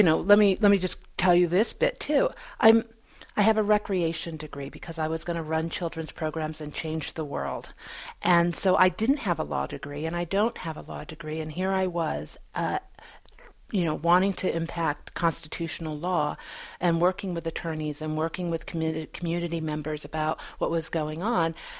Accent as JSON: {"language": "English", "region": "North Dakota", "country": "United States", "tie": "born or raised there", "said": "And so I grew up in North Dakota. I grew up in a very rural area."}